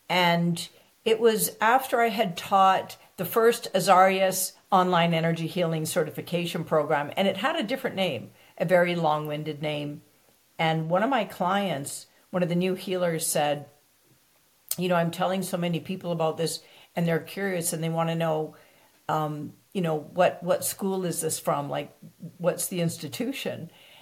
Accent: Canada; now in United States; I am Canadian.

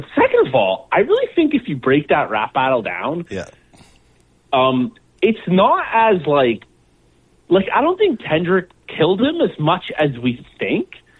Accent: Toronto, Ontario, Canada; And I'm like, oh, I'm from Toronto.

